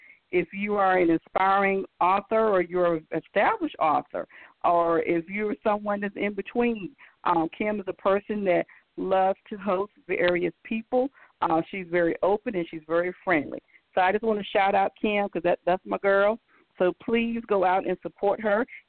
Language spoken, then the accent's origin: English; the South, United States; accent: southern; I can hear my southern accent or reverting back.